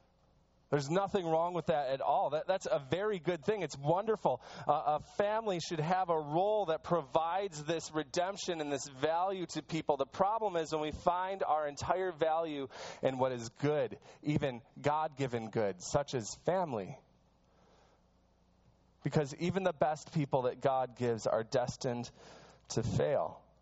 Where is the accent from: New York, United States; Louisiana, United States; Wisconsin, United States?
New York, United States; Rochester; now in Michigan, United States; Michigan is my home, but my hometown is New York. And I love going back to Rochester, New York, and knowing the streets and knowing the people and seeing the places that are familiar to me.